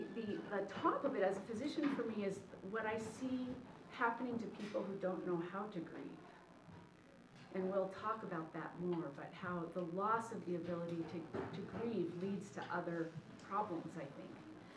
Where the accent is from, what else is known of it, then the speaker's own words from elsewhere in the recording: United States; a lot of observations about grief and lamenting our losses from being a physician and from sort of being an American, I think.